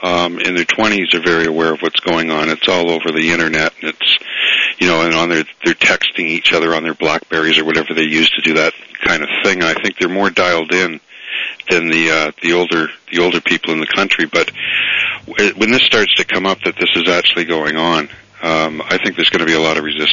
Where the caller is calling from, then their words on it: Ottawa, Ontario, Canada; I'm calling in from Ottawa, Canada.